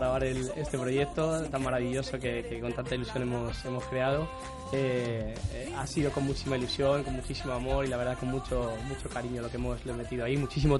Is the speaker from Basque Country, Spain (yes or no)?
no; Community of Madrid, Spain; Me siento también muy andaluz, por supuesto, y amo a la tierra, a Andalucía, la amo, pero soy madrileño con mucho orgullo.